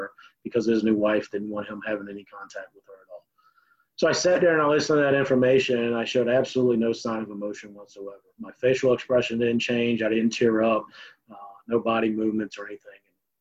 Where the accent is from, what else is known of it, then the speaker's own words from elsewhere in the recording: Virginia Beach, Virginia, United States; I'd moved to a new neighborhood out in Virginia Beach, and I grew up out in Bayside and graduated from Bayside High School.